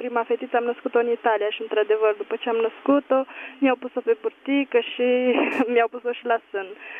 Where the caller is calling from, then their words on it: Vrancea County, Romania; din Vrancea.